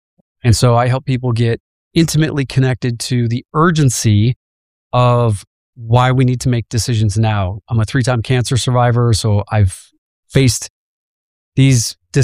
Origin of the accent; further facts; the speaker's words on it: Chicago, Illinois, United States; I grew up in the South Side of Chicago, so I'm a Midwesterner.